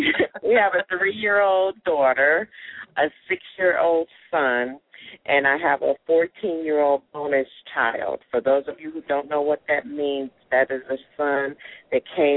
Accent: Chicago, Illinois, United States; I was born and raised in Chicago.

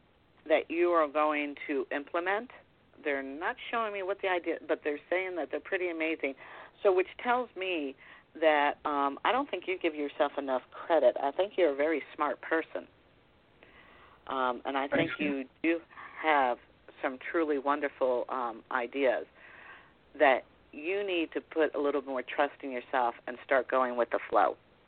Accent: Connecticut, United States; I came from a very small town right outside of Danbury, Connecticut.

